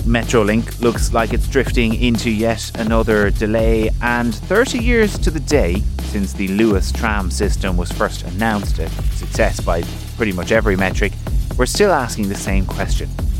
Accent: Ireland; And in the 90s, of course, Celtic Tiger hit. We developed the likes of Temple Bar, which is still held up as one of the best regeneration projects in the country

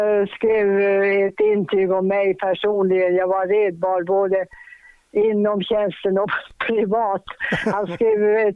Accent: Boden, Norrbotten County, Sweden; also born or lived in Tornedalen; jag trivdes väldigt bra med den delen att komma till Stockholm trots att jag var från Boden och hade absolut inte rest mycket.

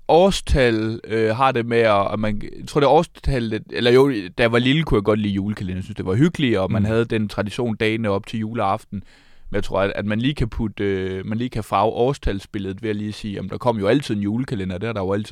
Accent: Odense, Region of Southern Denmark, Denmark; jeg er fra Odense, og vi er ikke bange for AI, fordi vi er jo fra den by, H.C. Andersen

